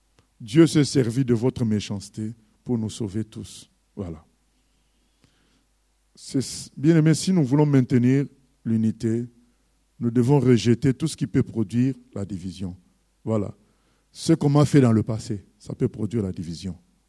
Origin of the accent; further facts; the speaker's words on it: French Guiana; Vous savez, nous venons de la Guyane, nous sommes meurtris